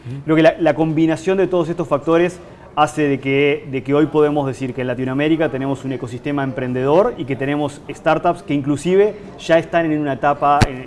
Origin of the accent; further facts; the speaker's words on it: Uruguay; Mi base es en Uruguay, soy uruguayo, vivo en Uruguay y viajo por toda la región muy frecuentemente.